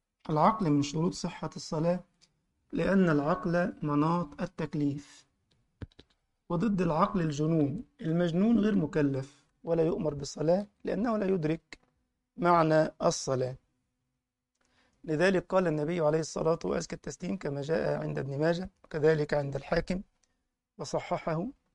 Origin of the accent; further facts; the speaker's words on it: Egypt; أي والله، احنا عندنا في مصر المنبه اللي هو بيقعد يرن جامد ده